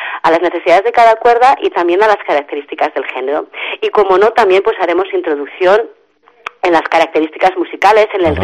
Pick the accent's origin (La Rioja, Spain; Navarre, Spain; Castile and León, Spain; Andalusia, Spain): Navarre, Spain; Carcastillo; now in Pamplona, Spain; puesto que resido en Pamplona, pero claro, yo soy ribereña, soy de Carcastillo